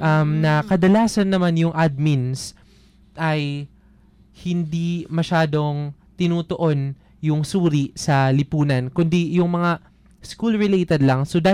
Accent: Bicol Region, Philippines; I'm from Camarines Sur po. Mm-hmm. Yun, Camsur.

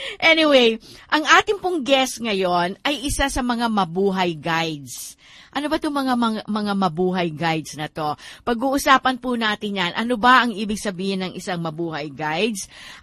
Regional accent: Baguio, Cordillera Administrative Region, Philippines; dahil ako po ay taga Baguio

